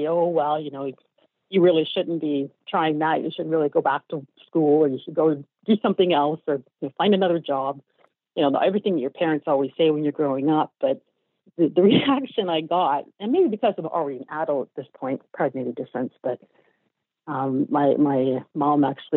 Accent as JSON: {"language": "English", "country": "Canada", "said": "It's basically, I'm Canadian."}